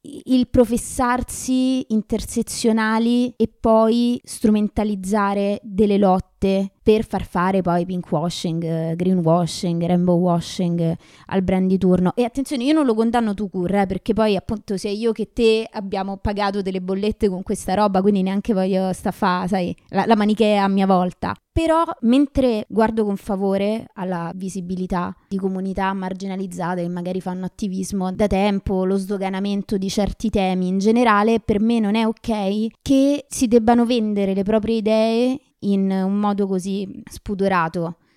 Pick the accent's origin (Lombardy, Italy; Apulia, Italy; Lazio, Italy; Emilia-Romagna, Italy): Lazio, Italy; Rome; proprio antropologicamente col fatto che siamo romane, perché per me c'è un carattere romano comune